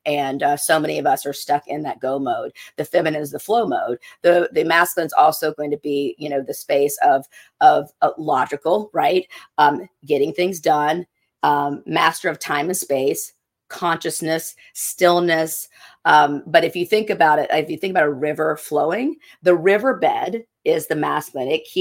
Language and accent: English; South Carolina, United States; And listen, these are things growing up in South Carolina, I mean, Southern Baptist, I was not taught this, right?